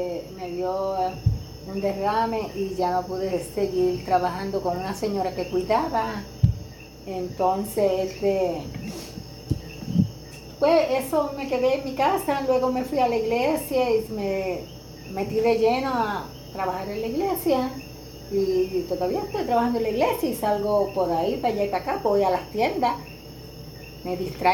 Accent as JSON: {"language": "Spanish", "town": "Camuy", "country": "Puerto Rico", "tie": "born or raised there", "also_born_or_lived": "Arecibo", "said": "Nací en Arecibo y me crié aquí en el barrio de Quebrada, que este es de Camuy. Toda la vida llevo aquí en el mismo lugar."}